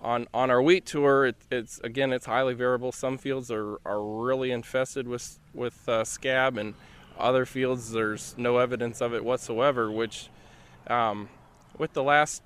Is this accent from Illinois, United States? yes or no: yes; Alhambra, Illinois, United States; Well, I'm from Alhambra. I'm married, got two little kids, and I farm around 1,000 acres with my dad and grandpa.